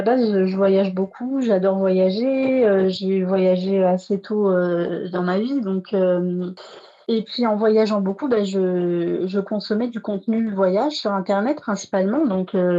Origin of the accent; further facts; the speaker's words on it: France; je suis issue d'immigration. J'ai grandi en France.